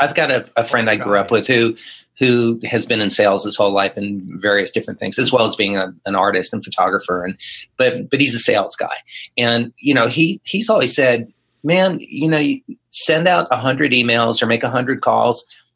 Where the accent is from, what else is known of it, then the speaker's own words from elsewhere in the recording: Florida, United States; I didn't hear voices when I was growing up in Florida. It started when I moved to California.